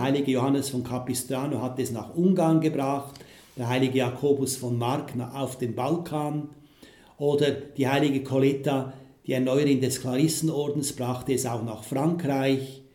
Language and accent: German; Switzerland; now in Poland; Der Begriff Bernhardiner ist bei uns in der Schweiz ja eben gebunden an die Hunderasse, die auf dem großen St. Bernhard gehalten wurde von den Mönchen.